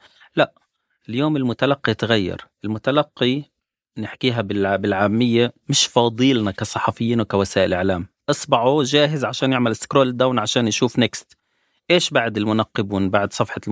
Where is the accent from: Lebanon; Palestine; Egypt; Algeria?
Palestine; طب 400 جنيه عندنا بفلسطين يعني 12 دولار 13 دولار